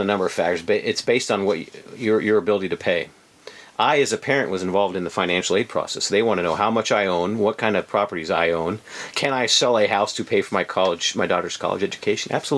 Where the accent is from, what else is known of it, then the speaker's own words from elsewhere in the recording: Germany; moved away as an adult; now in United States; Even though I have American last name and an American accent, I grew up in Germany.